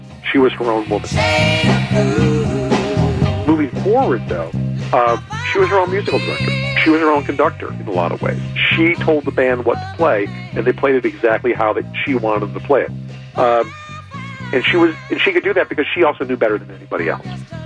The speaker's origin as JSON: {"language": "English", "town": "Detroit", "region": "Michigan", "country": "United States", "tie": "born or raised there", "said": "You know, I grew up in Detroit."}